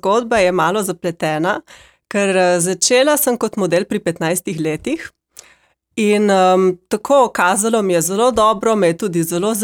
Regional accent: Postojna, Littoral–Inner Carniola, Slovenia; also born or lived in Switzerland; jaz bi rekla, da sem domačinka in sicer je oče Postojnčan. Sama sem se rodila v Švici, kjer sem obiskovala vrtec in potem v Postojni sem pa nato obiskovala osnovno in srednjo šolo.

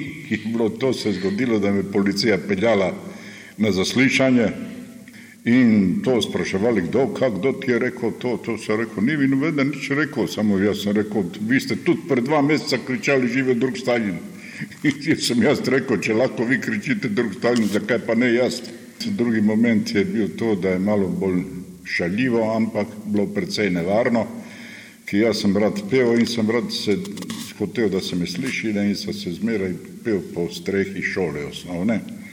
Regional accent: Makarska, Split-Dalmatia County, Croatia; Ja, rodil sem se v Makarski, preživel sem vojno precej kruto, za moja leta, za mojo mladost kot otrok. Povojno življenje v Makarski sem tudi doživel precej kruto

